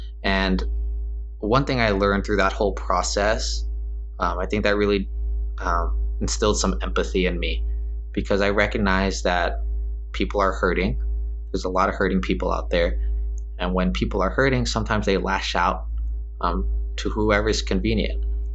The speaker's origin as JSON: {"language": "English", "region": "California", "country": "United States", "tie": "born or raised there", "said": "One of the perks growing up in Southern California, hands down, is the diversity and the melting pot of it all."}